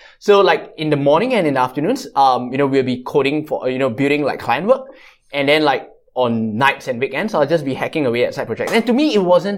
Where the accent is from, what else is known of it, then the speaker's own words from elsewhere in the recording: Singapore; So, I'm born and bred in Singapore, right?